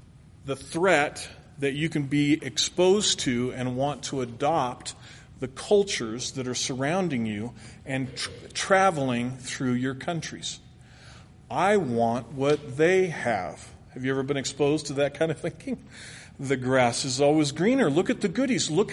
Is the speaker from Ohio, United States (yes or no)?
no; California, United States; I grew up in California. Don't hold it against me. I got out of there as quickly as I could.